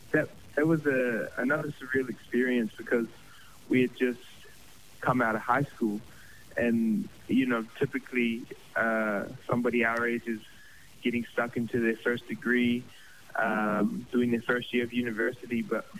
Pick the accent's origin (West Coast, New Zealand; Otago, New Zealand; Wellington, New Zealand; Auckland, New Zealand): Auckland, New Zealand; Growing up in Auckland, you know, it's such a cultural melting pot.